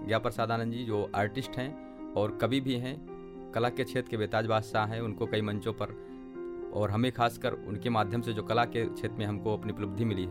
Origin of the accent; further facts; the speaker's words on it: Gonda, Uttar Pradesh, India; मैं गोंडा का रहने वाला हूँ और वहीं वजीरगंज ब्लॉक के पास एक गाँव है अशोक पुटिकिया। एक किसान परिवार में मैं जन्म लिया।